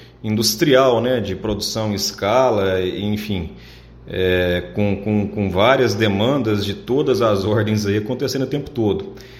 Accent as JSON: {"language": "Portuguese", "town": "Piuí", "region": "Minas Gerais", "country": "Brazil", "tie": "born or raised there", "lives_now": "Goiás, Brazil", "said": "Eu sou natural de Minas, né, de uma cidadezinha do interior, chamada Piuí."}